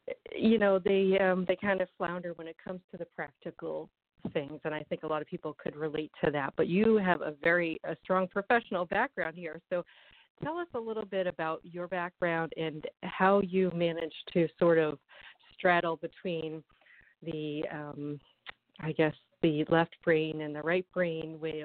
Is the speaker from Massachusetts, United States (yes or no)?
yes; Boston, Massachusetts, United States; my background is in journalism, and, you know, and I'm from Boston.